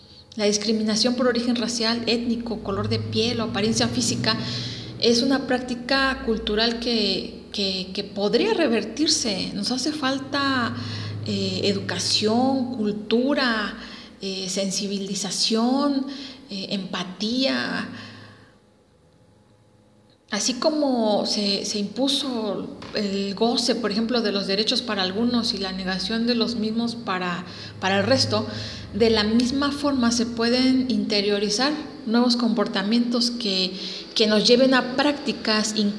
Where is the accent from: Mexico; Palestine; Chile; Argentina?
Mexico; como mexicanos no podemos cerrar los ojos